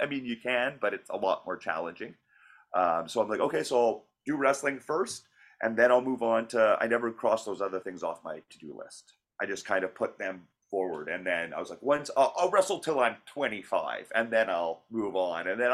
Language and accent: English; Alberta, Canada; growing up in Alberta, maybe it was I wasn't part of the scene there and wasn't fully me.